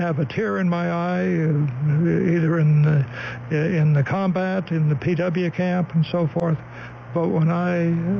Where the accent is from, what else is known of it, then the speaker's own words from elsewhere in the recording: San Francisco, California, United States; She's a New Yorker, and I was from San Francisco.